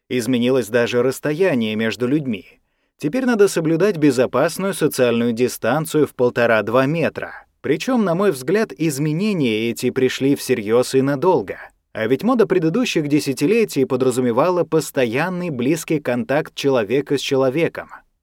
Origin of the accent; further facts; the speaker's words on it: Moscow, Russia; Я, как и остальные москвичи, все время проводил дома.